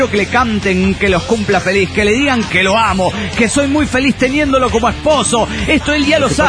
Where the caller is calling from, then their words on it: Santa Clara, California, United States; Soy el Chico de Santa Clara, California.